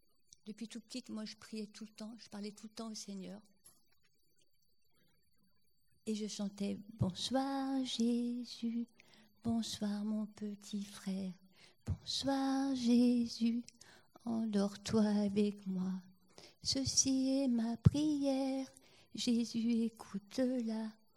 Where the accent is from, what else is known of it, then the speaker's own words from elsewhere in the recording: Lyon, Auvergne-Rhône-Alpes, France; Alors nous, on est lyonnais, hein, on connaît mes yeux.